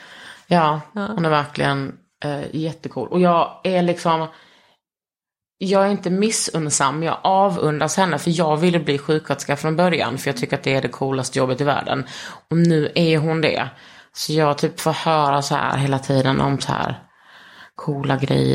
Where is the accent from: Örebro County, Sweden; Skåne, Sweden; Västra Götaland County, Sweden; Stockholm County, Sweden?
Skåne, Sweden; Alltså jag är uppvuxen i Skåne och typ, men mest varit på västkusten på mina sommar.